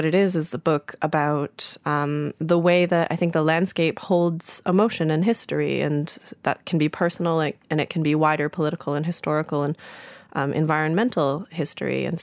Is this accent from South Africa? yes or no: no; Canada; also born or lived in Toronto; now in Berlin, Germany; when I grew up in Canada, I had been very afraid of lakes and of swimming